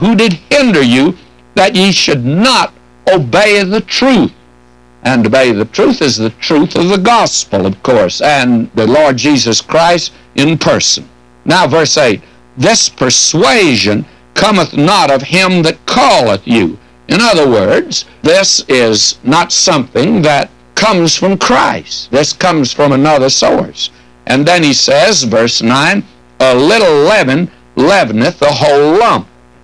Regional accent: the South, United States; I was brought up in the South. I never knew there was but one kind of biscuit, and that was a hot biscuit.

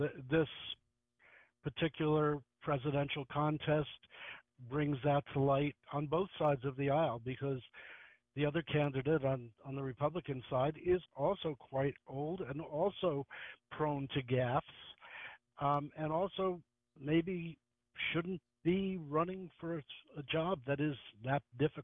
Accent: New York City, New York, United States; So I didn't take the seat and explain to them that I grew up in New York City riding the subways.

